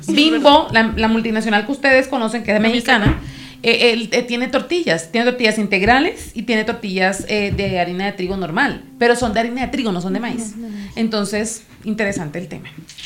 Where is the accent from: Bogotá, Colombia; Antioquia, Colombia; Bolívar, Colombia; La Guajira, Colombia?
Bolívar, Colombia; Cartagena; O de mi tierra, yo soy de Cartagena de Indias